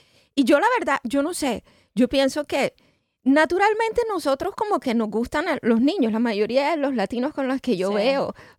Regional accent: Colombia; yo soy colombiana, mis hijos se ríen de mí.

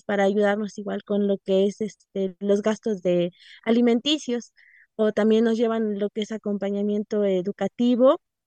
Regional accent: Santa María Tlahuitoltepec, Oaxaca, Mexico; originaria de Santa María Tlahuitoltepec, un pueblo que se ubica en la Sierra Norte del estado de Oaxaca.

